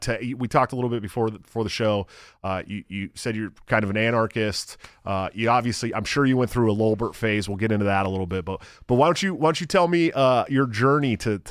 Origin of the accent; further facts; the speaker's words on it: California, United States; now in Iowa, United States; I grew up in California. This is all new to me. I'm going into my second winter in Iowa